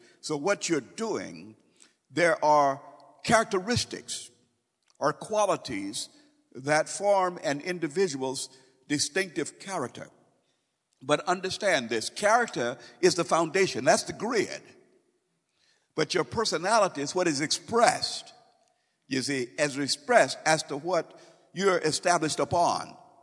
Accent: St. Louis, Missouri, United States; And then in my hometown in St. Louis, over across the river in St. Louis, Missouri, in front of the department stores, there would be people passing out free cigarettes

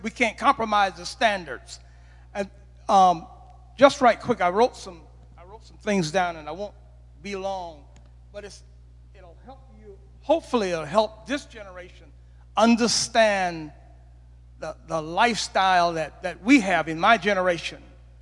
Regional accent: South Carolina, United States; All of where we grew up in South Carolina, all of South Carolina

